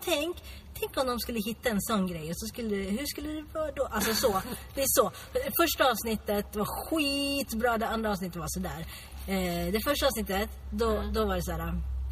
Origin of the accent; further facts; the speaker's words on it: Gävle, Gävleborg County, Sweden; jag vet att hemma i Gävle finns det ett hus som är rosa. Jag kommer ihåg när det där, jag var liten